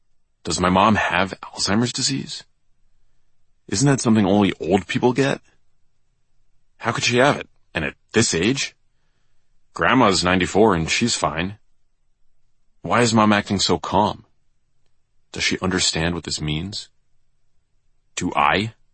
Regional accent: New York, United States; a city I'd idolized as an MTV-watching teen growing up in New York

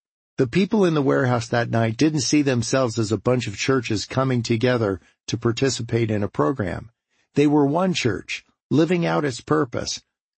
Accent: California, United States; Growing up in Southern California, I'd never been to a croc drop before.

